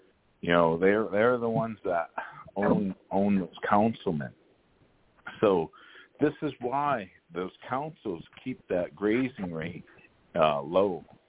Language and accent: English; Cheyenne River, South Dakota, United States; On my mom's side, I'm Minikoji, and so I'm from Cheyenne River, born and raised there.